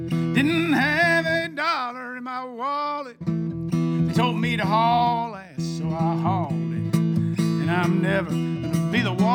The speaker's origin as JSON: {"language": "English", "region": "Iowa", "country": "United States", "tie": "born or raised there", "also_born_or_lived": "Boston / Chicago", "said": "we moved to the South in 91, and the South is very different, obviously, than growing up in Iowa and living in Boston, places like that, Chicago."}